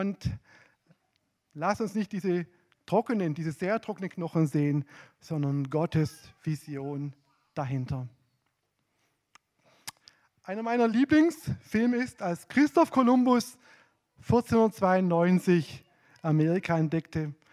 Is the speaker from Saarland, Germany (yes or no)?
no; Baden-Württemberg, Germany; Ich komme ja aus dem Heckengäu bei Herrenberg und da gibt es viele Obstbäume.